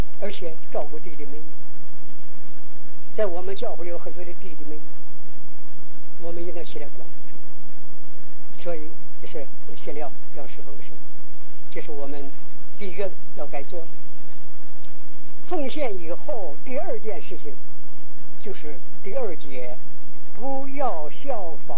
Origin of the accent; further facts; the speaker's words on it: China; 那时候我们中国人，我们要在乎。